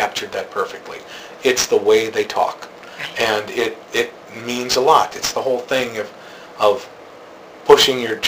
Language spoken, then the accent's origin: English; Milwaukee, Wisconsin, United States; I was born and raised in Milwaukee. Spent my first 20 years of my life in Milwaukee.